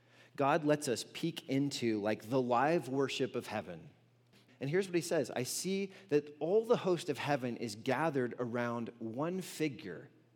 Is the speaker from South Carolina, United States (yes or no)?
yes; South Carolina, United States; I grew up in South Carolina